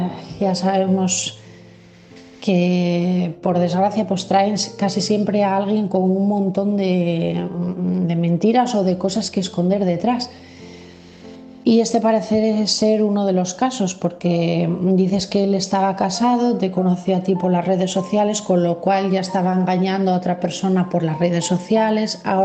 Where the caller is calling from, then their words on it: Asturias, Spain; de Asturias y mi mensaje es para